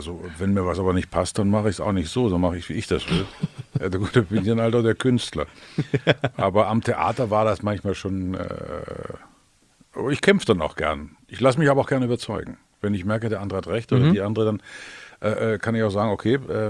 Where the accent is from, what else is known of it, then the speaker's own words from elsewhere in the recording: Stuttgart, Baden-Württemberg, Germany; accent: Swabian; Schwäbisch, ich komme aus Stuttgart.